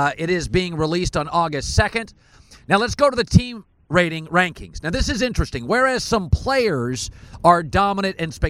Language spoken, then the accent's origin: English; Seattle, Washington, United States; I'm from Seattle.